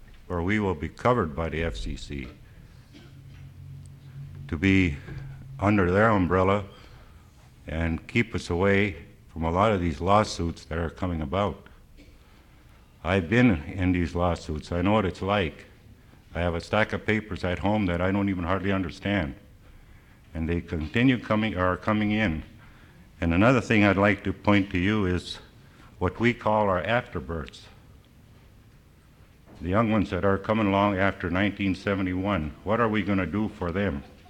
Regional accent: Kodiak, Alaska, United States; now in Seattle, United States; I'm from Kodiak, belong to the Kodiak region, and reside down here in Seattle.

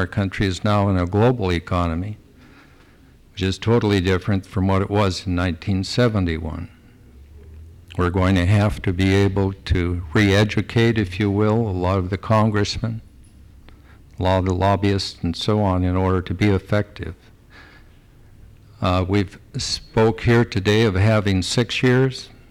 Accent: Seattle, Washington, United States; I was born and raised here in Seattle. Our my family were among the founders of Juneau and were involved in Wrangell as well.

